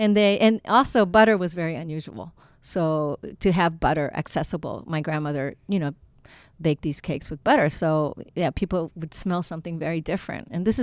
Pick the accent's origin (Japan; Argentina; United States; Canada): Japan; Kanto; English is a second language; I come from the Kanto region where we eat a lot of soba noodles.